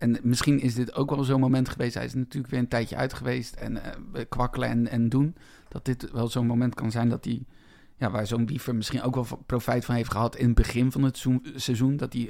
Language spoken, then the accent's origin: Dutch; Heemskerk, North Holland, Netherlands; Ja, ik kom uit Heemskerk.